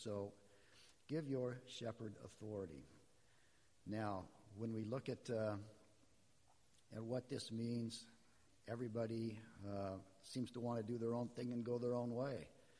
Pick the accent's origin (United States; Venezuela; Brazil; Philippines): United States; Spokane, Washington; I grew up in Spokane in a Christian home, and my mother and father were school teachers, both of them.